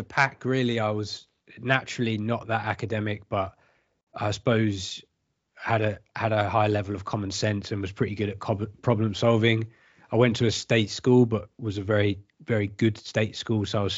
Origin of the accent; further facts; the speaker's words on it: London, United Kingdom; So, born and raised in London